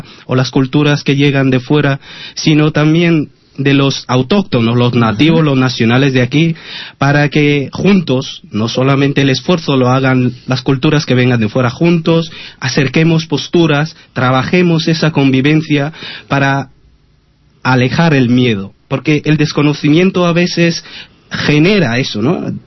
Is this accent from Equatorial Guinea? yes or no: yes; Equatorial Guinea; De Guinea Ecuatorial.